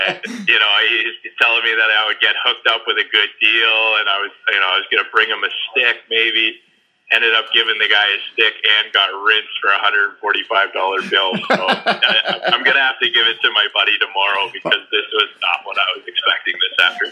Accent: Lacombe, Alberta, Canada; I grew up in the Lacombe minor hockey system, big rivalries with other small town Alberta teams, and eventually had to make the jump to Red Deer, which is a bigger city

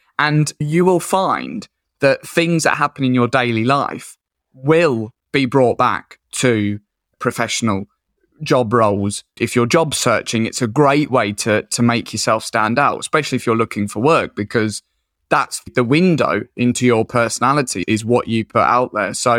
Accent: Colchester, East of England, United Kingdom; now in Whitby, United Kingdom; So I'm from Colchester in Essex originally, but I moved up to Whitby in North Yorkshire, which is a little seaside fishing town.

